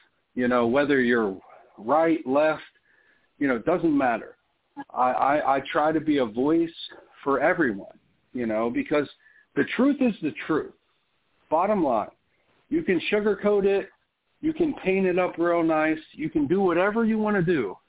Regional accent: Ohio, United States; I'm from the Midwest of the United States, from the great state of Ohio

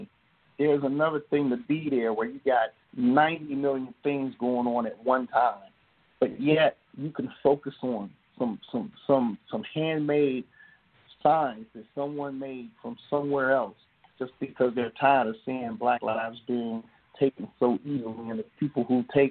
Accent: Washington, District of Columbia, United States; I'm from Washington, D.C., and D.C. was violent when we grew up there. It was called the murder capital.

